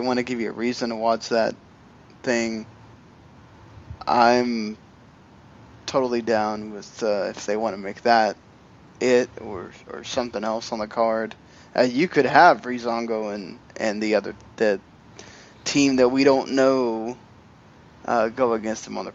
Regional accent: United States; Listen, I am an American.

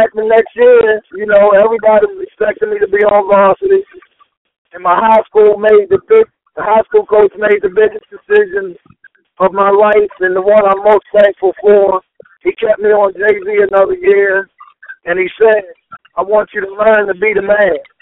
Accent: Baltimore, Maryland, United States; I'm from Baltimore, Maryland, and I started the game really, really young.

